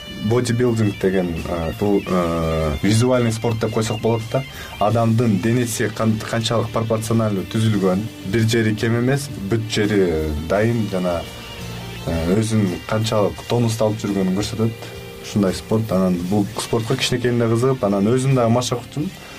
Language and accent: Kyrgyz; Mailuu-Suu, Jalal-Abad Region, Kyrgyzstan; born there; Жалабад областында Майлысуу шаарында 1994 жылы төрөлгөм.